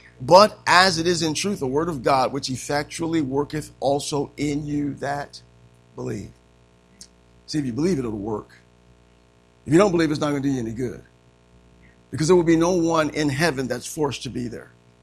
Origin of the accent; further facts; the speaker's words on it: Joliet, Illinois, United States; born there; you'll see that I was born in Joliet, Illinois, February 28th at St. Joseph's Hospital.